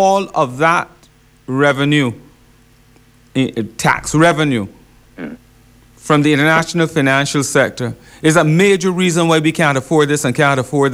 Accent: Barbados; I grew up in the Barbados

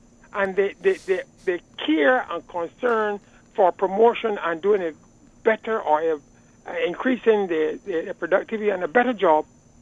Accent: Barbados; I've lived in the country where I've resided in Barbados, where I live and born and bred in Barbados.

